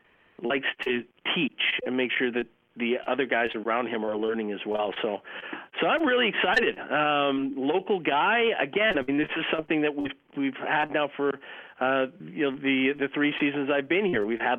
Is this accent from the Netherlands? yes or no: no; Ottawa, Ontario, Canada; I was born in Ottawa, grew up a Maple Leaf fan in Ottawa